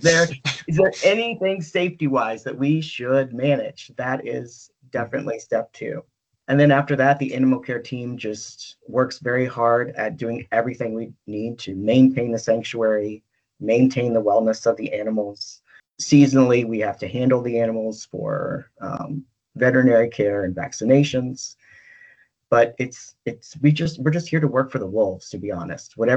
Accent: Southeast, United States; Despite growing up in the Southeast, I had never heard of red wolves.

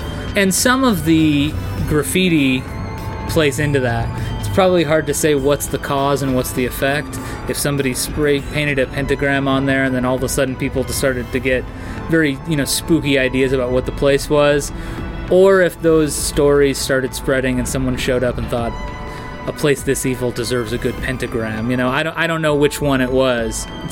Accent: Coolidge, Arizona, United States; So I grew up in Coolidge, which is a neighboring town, and it's close enough, you know.

